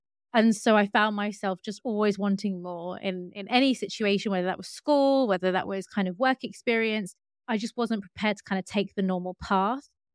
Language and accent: English; London, United Kingdom; I grew up in East London. So obviously in the UK, in London, but it was the east of London.